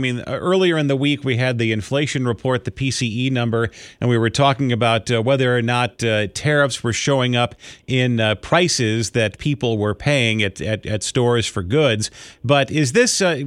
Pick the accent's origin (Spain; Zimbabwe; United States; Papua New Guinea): United States; Chicago, Illinois; And I grew up in the Beverly neighborhood, Lynn, and so to me, Rainbow Cone was the place that you went after summer soccer at Dan Ryan Woods.